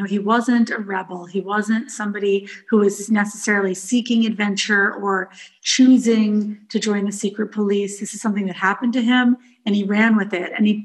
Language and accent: English; United States; I think for me as an American, this history is really inspiring.